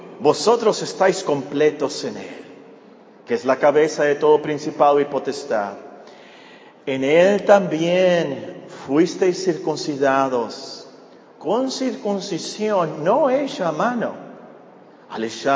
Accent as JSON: {"language": "Spanish", "country": "Mexico", "said": "como mexicanos, como gentiles"}